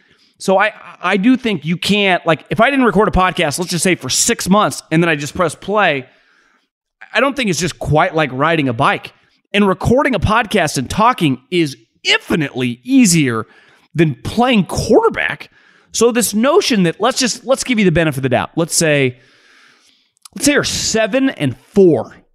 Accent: California, United States; now in Arizona, United States; You know, I grew up in California. We just not a big hockey place.

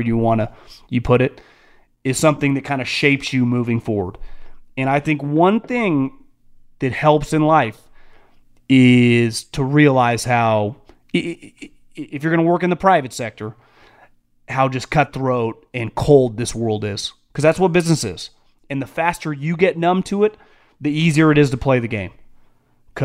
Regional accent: California, United States; Trust me, I'm from California. We've been doing that forever.

